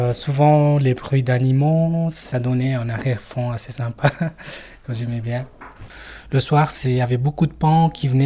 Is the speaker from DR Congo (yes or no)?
no; Nepal; French is a second language; now in Val-de-Ruz, Switzerland; Namasté, bonjour … donc je suis l'origine du Népal et je suis arrivé en Suisse en 2002 et j'ai une fille de 5 ans et puis maintenant on habite en Val-de-Ru à Fontainebleau.